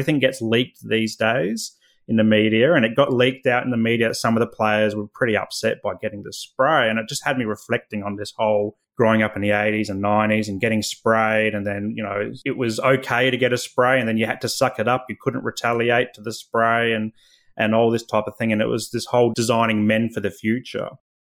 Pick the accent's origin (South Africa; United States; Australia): Australia; Adelaide, South Australia; growing up in Adelaide, Adelaide is an AFL town. It's Australian rules football town.